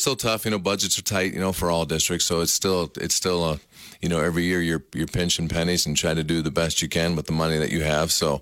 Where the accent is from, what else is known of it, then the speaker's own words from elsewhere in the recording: Highland, United States; I'm born and raised in Highland, so, and I'm 50 years old now.